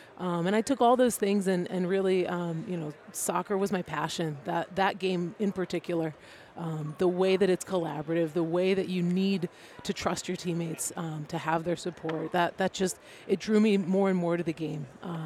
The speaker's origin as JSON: {"language": "English", "town": "Rochester", "region": "New York", "country": "United States", "tie": "born or raised there", "said": "Yeah, so I'm actually a Rochester native. I grew up in the suburbs of Brighton, just outside the city. You know, had a great education at Brighton High School"}